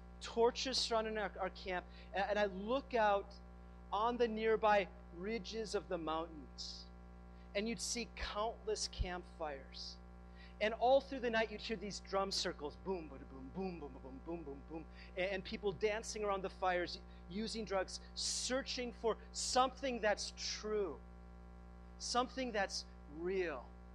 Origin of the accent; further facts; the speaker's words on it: Minneapolis, Minnesota, United States; I grew up in the Minneapolis area.